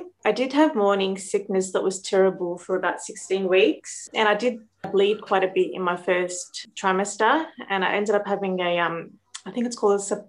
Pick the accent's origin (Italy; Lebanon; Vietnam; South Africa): Lebanon; now in Australia; Lebanon. We're from Lebanon.